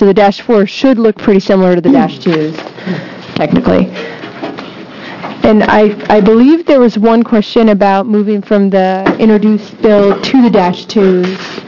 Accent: Eugene, Oregon, United States; I'm an attorney from Eugene, Oregon.

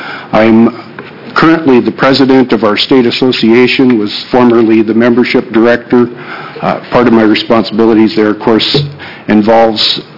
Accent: Clatskanie, Oregon, United States; I'm from Clatskanie, Oregon.

